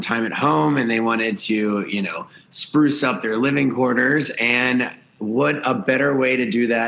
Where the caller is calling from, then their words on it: Charleston, South Carolina, United States; I'm in Charleston, South Carolina.